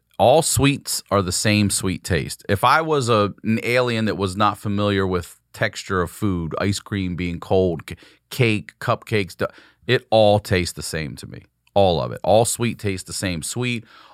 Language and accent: English; Baltimore, Maryland, United States; Yeah, Baltimore, bro.